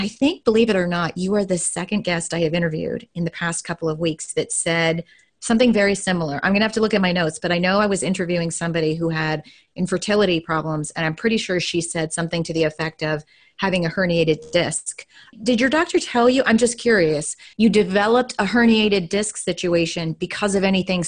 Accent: Chicago, Illinois, United States; now in Texas, United States; because I'm from Chicago where we have weather and most of it not pretty

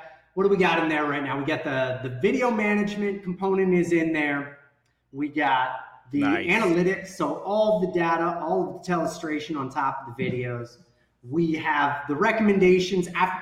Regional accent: East Coast, United States; now in Seattle, United States; I live in Seattle. You guys both know I'm from the East Coast. Right now, I'm actually in Missouri.

